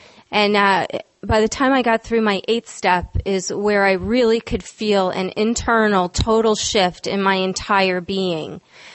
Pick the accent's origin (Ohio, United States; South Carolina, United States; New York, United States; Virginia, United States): New York, United States; New Paltz; And I'm from New Paltz, New York, which is about 75 miles north of the city. So it's pretty crazy I'm here.